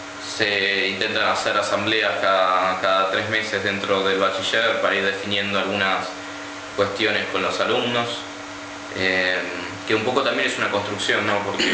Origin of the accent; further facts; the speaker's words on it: Asturias, Spain; now in Argentina; cuando yo llegué acá de Asturias